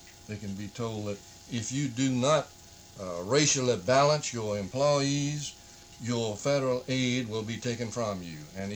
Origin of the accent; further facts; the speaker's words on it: South Carolina, United States; I do not believe in discriminating against anyone, though I am from South Carolina. A lot of people would say, oh, well, you're just a rabid Southerner and a right-winger.